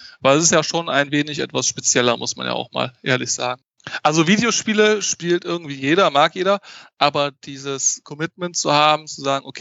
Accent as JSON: {"language": "German", "town": "Mönchengladbach", "region": "North Rhine-Westphalia", "country": "Germany", "tie": "born or raised there", "said": "Diese feste Location wird auf jeden Fall in Mönchengladbach sein. Das ist meine Heimatstadt. Das ist da, wo ich halt herkomme, wo in der Umgebung, wo halt auch die meisten unserer Mitglieder, sage ich jetzt mal, herkommen. Das ist ja in Nordrhein-Westfalen, in der Nähe von Düsseldorf, wer es nicht weiß."}